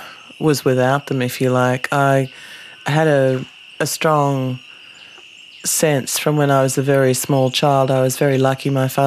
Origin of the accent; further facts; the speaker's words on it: Sydney, New South Wales, Australia; I grew up in Sydney as well.